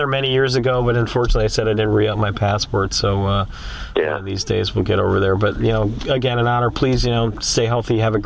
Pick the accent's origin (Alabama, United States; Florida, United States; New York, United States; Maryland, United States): New York, United States; Rochester; I mean, I grew up in Rochester, so I know.